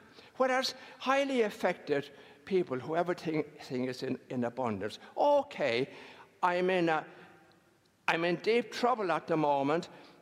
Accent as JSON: {"language": "English", "country": "Ireland", "tie": "born or raised there", "moved": "yes", "said": "I was born all those years ago in Ireland. And I grew up in Ireland after the Second World War."}